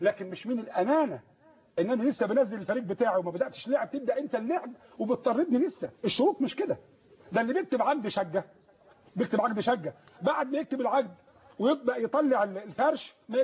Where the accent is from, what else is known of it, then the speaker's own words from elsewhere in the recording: Egypt; ان احنا مصريين